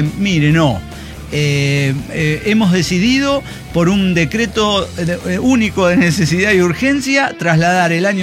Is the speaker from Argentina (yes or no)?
yes; Avellaneda, Santa Fe, Argentina; soy de Avellaneda, Santa Fe, República Argentina.